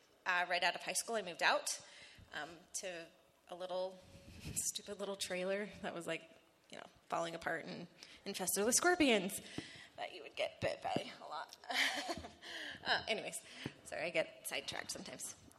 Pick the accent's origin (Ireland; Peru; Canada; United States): United States; Safford, Arizona; also born or lived in Thatcher; I was born and raised Mormon. yay. I was born in Safford, Arizona, small little town. So raised Safford, Thatcher, southern Arizona.